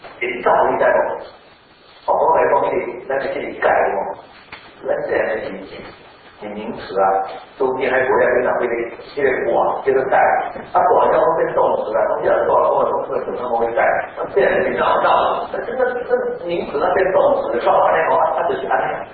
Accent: Taiwan; 我们台湾人来讲，我们跟羊的关系其实没有那么密切。

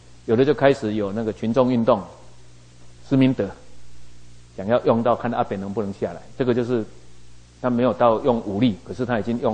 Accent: Taiwan; 我们在台湾长大都知道这个过程，

